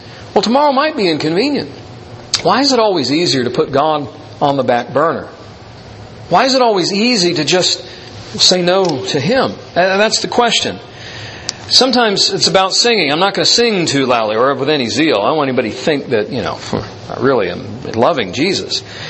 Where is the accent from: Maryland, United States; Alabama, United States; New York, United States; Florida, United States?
Florida, United States; Miami; And that's, you know, I'm from Miami. How would he know? I said that to him. I said, well, I'm from Miami.